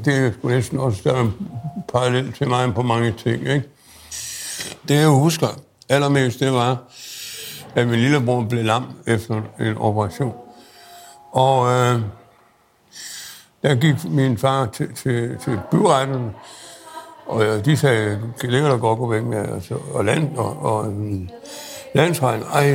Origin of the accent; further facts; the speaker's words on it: Aarhus, Central Denmark Region, Denmark; born there; Jeg er født i Aarhus. Mærkeligt nok nede på en gade, der hedder Spanien.